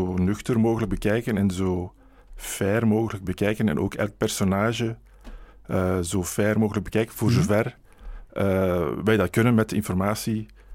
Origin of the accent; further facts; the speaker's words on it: Belgium; Als klant zijn we bijna allemaal als Belg bij dat bedrijf betrokken.